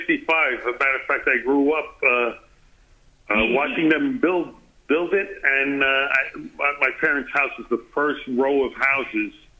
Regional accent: Queens, New York, United States; also born or lived in Brooklyn; I was born in Brooklyn, but then I was raised in Queens in that house.

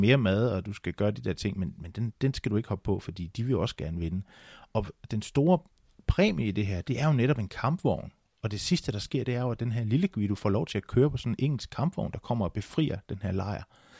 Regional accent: Aarhus, Central Denmark Region, Denmark; men der var i Aarhus, hvor jeg voksede op, der var der en dame

